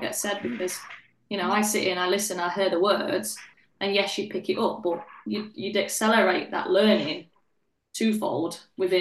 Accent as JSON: {"language": "English", "region": "Yorkshire and the Humber", "country": "United Kingdom", "said": "obviously being a Yorkshire girl as well, like the accent's"}